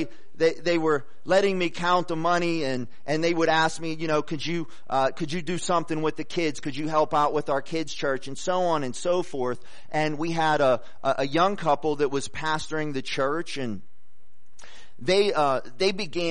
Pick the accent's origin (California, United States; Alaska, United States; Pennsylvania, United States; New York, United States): Pennsylvania, United States; Ambridge; And I graduated from Ambridge High School, so that's my hometown.